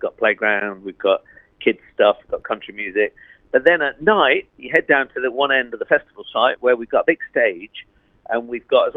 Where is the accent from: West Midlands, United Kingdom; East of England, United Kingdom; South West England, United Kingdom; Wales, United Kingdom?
West Midlands, United Kingdom; Southam; Yeah, I grew up in Southam many years ago. I'm quite an old man. And then I travelled the world putting on events and festivals in lots of different countries.